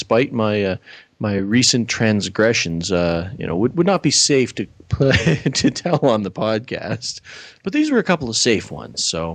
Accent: Nova Scotia, Canada; back to where I grew up in Nova Scotia

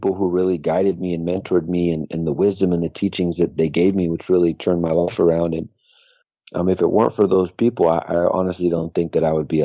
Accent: San Francisco, California, United States; born there; Yeah, I was born in San Francisco, and when I was studying with Larry, I was living south of Market on Folsom Street in the city at his studio.

